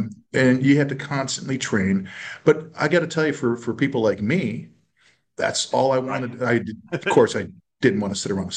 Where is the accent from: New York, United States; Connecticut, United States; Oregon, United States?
New York, United States; I grew up in Western New York, so